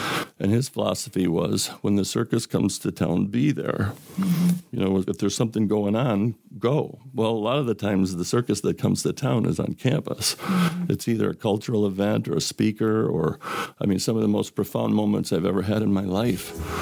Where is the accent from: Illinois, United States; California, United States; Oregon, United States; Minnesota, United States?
Illinois, United States; now in Marquette, United States; I'm not originally from here. I grew up in the Chicagoland area, but I came up to the Upper Peninsula in the early 80s.